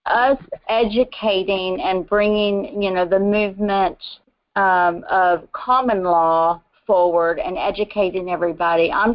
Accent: Texas, United States; I'm from Texas.

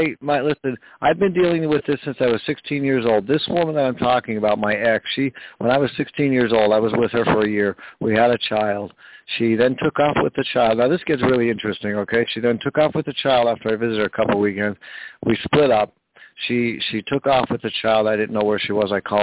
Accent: Wilkes-Barre, Pennsylvania, United States; I was born and raised in Wilkes-Barre, you know.

